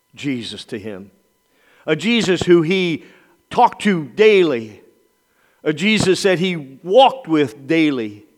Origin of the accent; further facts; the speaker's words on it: Otterburn, Indiana, United States; We were raised in the Evangelical United Brethren Church in Otterburn, Indiana.